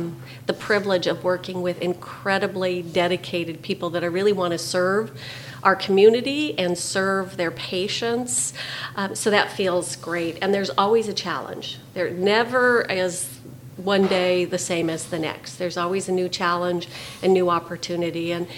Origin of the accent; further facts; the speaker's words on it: Everett, Washington, United States; From Everett, Washington.